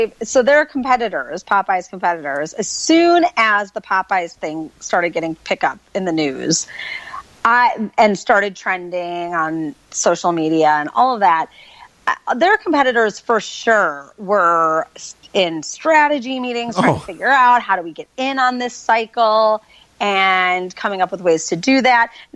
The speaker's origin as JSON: {"language": "English", "town": "Chicago", "region": "Illinois", "country": "United States", "tie": "born or raised there", "said": "I didn't even know what it was because I grew up in Chicago and I didn't grow up with it."}